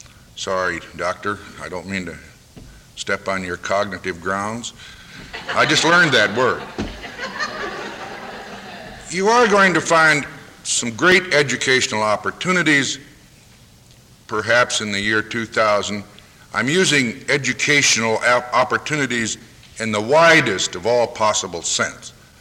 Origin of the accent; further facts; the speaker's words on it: Austin, Minnesota, United States; Certainly I remember as a boy growing up in Austin, the great columnists, Cedric Adams, George Barton, and lo and behold, Dick Cullum, who's still writing.